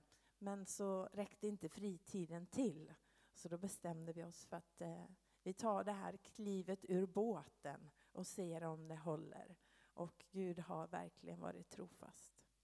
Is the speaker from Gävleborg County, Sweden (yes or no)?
yes; Sandviken, Gävleborg County, Sweden; now in Arvika, Sweden; innan det så är jag född och uppvuxen i Sandviken i Gästrikland. Så jag har inte riktigt den fina värmländskan som David har.